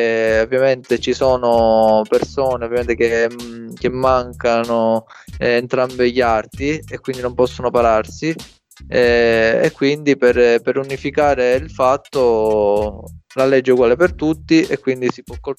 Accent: Casteldaccia, Sicily, Italy; ho 26 anni e vengo da un paesino a provincia di Palermo, si chiama Casteldaccia

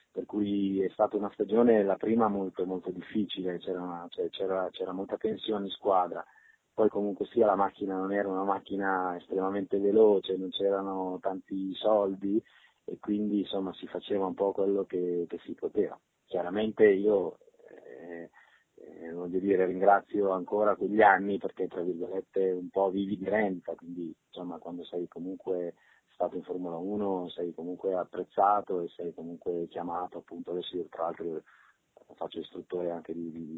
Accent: Milan, Lombardy, Italy; born there; now in Maranello, Italy; Poi io tra l'altro sono nato a Milano, ma mi sono trasferito qui a Maranello dove vivo

